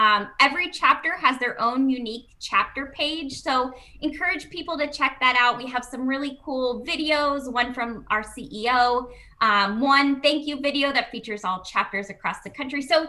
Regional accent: Pittsburgh, Pennsylvania, United States; I'm from Pittsburgh, big Mr. Rogers fan

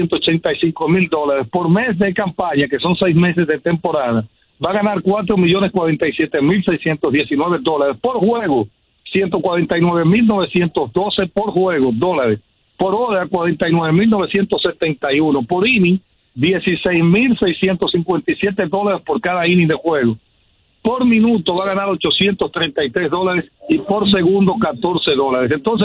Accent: Dominican Republic; el principal valor agregado que tenemos los dominicanos en la hospitalidad.

